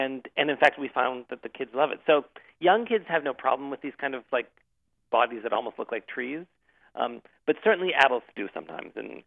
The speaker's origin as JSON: {"language": "English", "country": "Canada", "said": "I mean, I am Canadian, as you said, and I have no interest."}